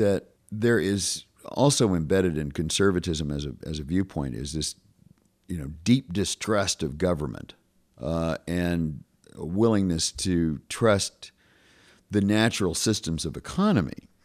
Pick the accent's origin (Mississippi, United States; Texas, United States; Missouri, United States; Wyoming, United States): Wyoming, United States; I was raised with very... I mean, I'm from Wyoming, you know. I was raised in a political family, which was a very conservative Republican family.